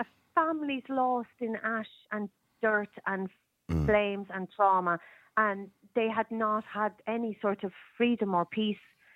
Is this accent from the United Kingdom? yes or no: no; Drogheda, Leinster, Ireland; I grew up in Drogheda